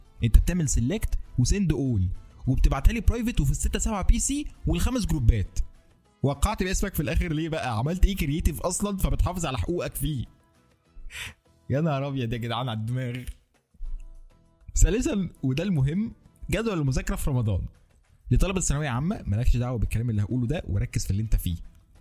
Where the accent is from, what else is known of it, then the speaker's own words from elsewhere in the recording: Egypt; يعني مش عارف ده عندنا في مصر بس ولا في دول تانية بتعمل كده